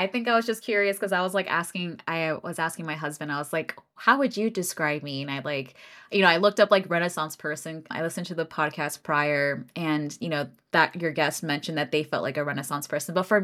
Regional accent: Florida, United States; now in Nashville, United States; so I'm based outside of Nashville, Tennessee, but grew up in Florida.

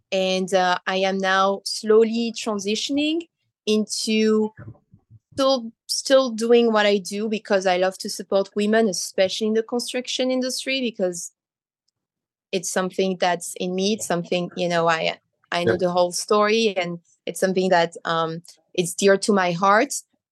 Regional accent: France; English is a second language; now in United States; Well, I'm from France. I'm French-Italian.

